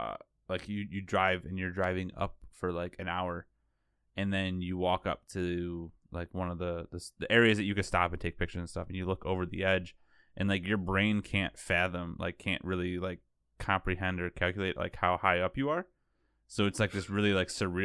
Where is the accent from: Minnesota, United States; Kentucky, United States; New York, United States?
New York, United States; like, because I grew up around the Adirondacks, and you know I've seen the Appalachians obviously, and then this past year I was out in California for a little while